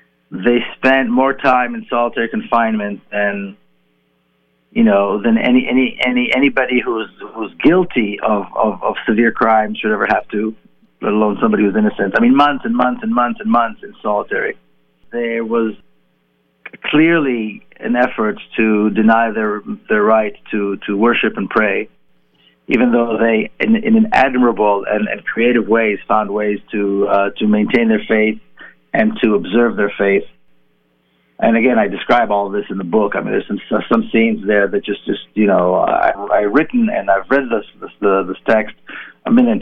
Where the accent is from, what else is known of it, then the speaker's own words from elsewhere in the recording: Jerusalem, Jerusalem District, Israel; Well, you know, I grew up in Jerusalem